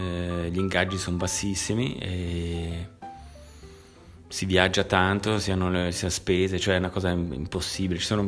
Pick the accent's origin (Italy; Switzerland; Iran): Switzerland; Locarno, Ticino; born there; Per forza, perché sono nato a Locarno, Ticino è piccolo